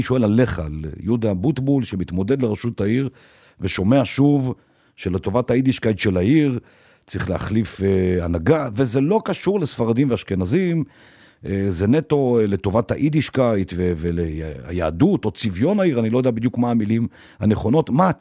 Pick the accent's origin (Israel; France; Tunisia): Israel; Jerusalem, Jerusalem District; לא, אני לא גר באלעד, אני ירושלמי.